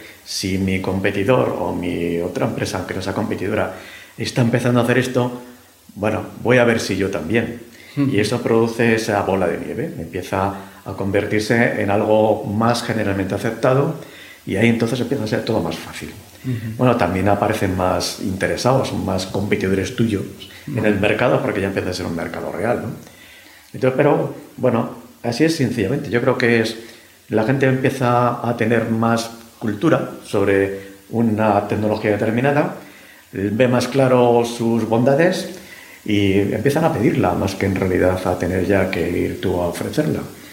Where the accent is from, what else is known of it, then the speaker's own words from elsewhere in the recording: Madrid, Community of Madrid, Spain; porque a mí Madrid me gusta, yo soy madrileño de pro